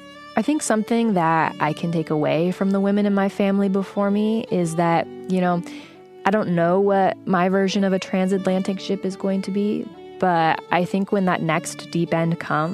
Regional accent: Oregon, United States; also born or lived in Ireland; I might end up in a place as different from Oregon, where I grew up, as Texas is from Ireland.

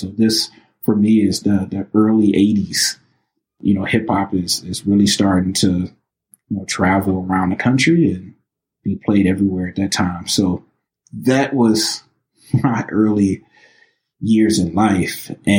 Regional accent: Highland Park, Michigan, United States; Yeah. Well, to be more specific, in a city called Highland Park, which is in the center of the city of Detroit. So bound on all sides by Detroit.

